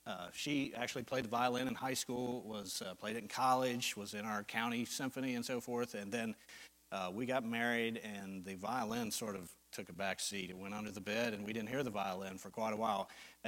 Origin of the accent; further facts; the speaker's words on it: Ohio, United States; Our family, we are from Ohio, from central Ohio. If you're familiar with Ohio, Columbus is our capital. It's right in the middle. We're about 45 miles northeast of Columbus